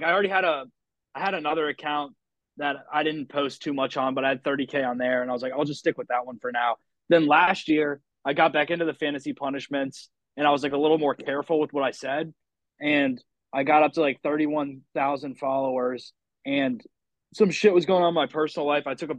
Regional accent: Maryland, United States; I grew up in Maryland, but I was down in Florida for a year

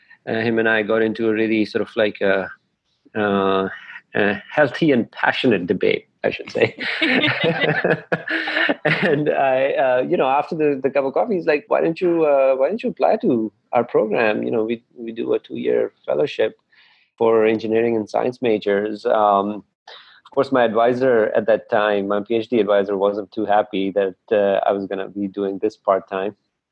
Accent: Pakistan; moved away as an adult; now in United States; I grew up in Pakistan, and came here to the U.S. to do my undergrad, which was in engineering.

